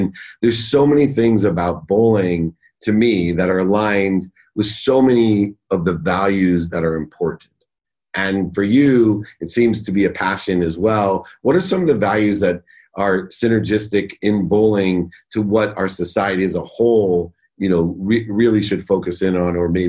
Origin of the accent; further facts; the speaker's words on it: Akron, Ohio, United States; growing up in Akron, Ohio, looking down the 32 lanes at Riviera Lanes